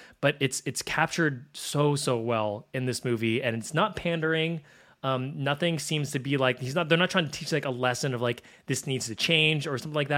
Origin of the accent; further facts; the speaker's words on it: Philippines; so I'm Filipino and there's a very similar, you know, live-in babysitter, live-in housekeeper in the Philippines.